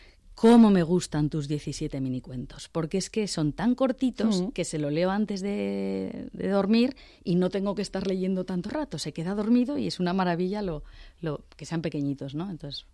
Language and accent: Spanish; Zaragoza, Aragon, Spain; now in Madrid, Spain; Yo soy de Zaragoza.